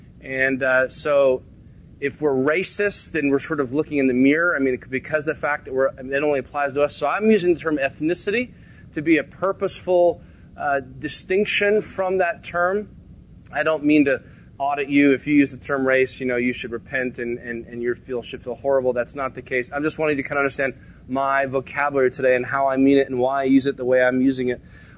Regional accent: the South, United States; Growing up in the South, understood from experience, at least during that time, what was a very, in some environments, racially tense environment.

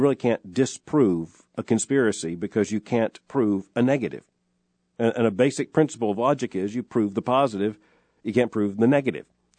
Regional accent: Florida, United States; I was growing up in South Florida, and there was a great deal of attention back then to the Bermuda Triangle and things like that.

